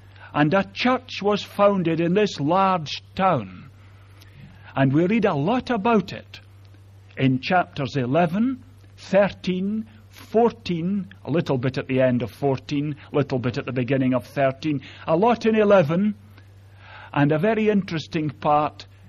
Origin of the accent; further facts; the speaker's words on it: Ayr, Scotland, United Kingdom; now in Falkirk, United Kingdom; As Andrew has said, I come from Ayr, and I have been now for some years in Falkirk.